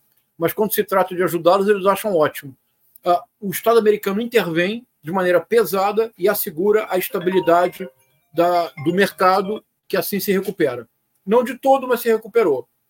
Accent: Rio de Janeiro, Brazil; para quem cresceu em Bento Ribeiro, onde eu cresci, não é um problema teórico

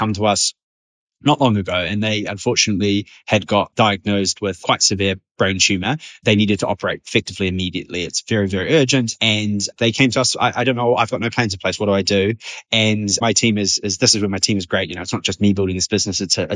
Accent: New Zealand; now in England, United Kingdom; I'm a New Zealander living in England. So I would say my funeral is something that reminds me the most of home

